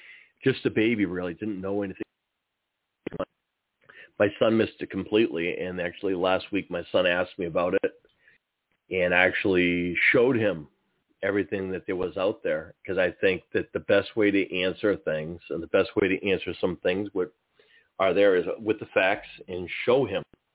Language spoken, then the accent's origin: English; Boston, Massachusetts, United States; in my area, I was from Boston, so I would call the Red Sox